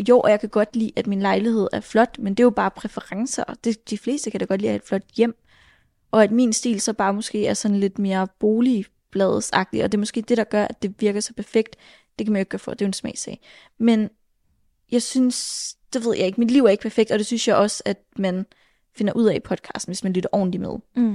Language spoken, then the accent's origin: Danish; Søften, Central Denmark Region, Denmark; jeg kommer fra Søften, en lille miniby, 20 minutter uden for Aarhus, vokset op på en helt almindelig villavej med en helt almindelig middelklasse familie.